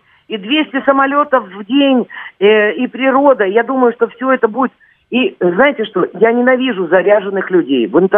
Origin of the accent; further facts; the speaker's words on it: Western Ukraine, Ukraine; born there; я пела на языке своей родины, я родилась на Западной Украине.